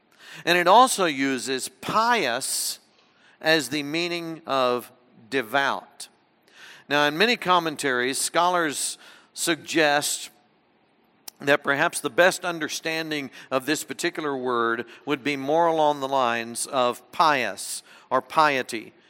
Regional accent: the South, United States; I grew up in the South, and down South, a common term to address those who are in church leadership, like myself, would simply be to call me brother.

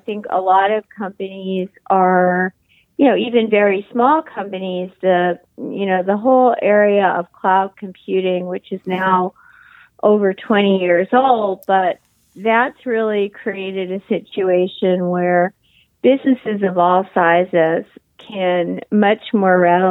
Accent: Northport, New York, United States; Okay, yeah, I grew up in Northport, New York, which is about halfway out on Suffolk County in Long Island.

